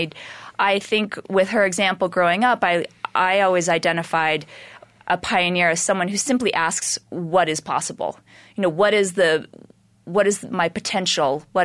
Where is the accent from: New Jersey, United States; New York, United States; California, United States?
New York, United States; New York City; I absolutely loved growing up in New York.